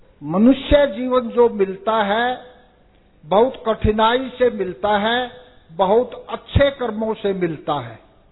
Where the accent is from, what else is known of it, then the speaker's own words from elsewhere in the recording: Karnal, Haryana, India; मैं करनाल हरियाणा से आया हूं।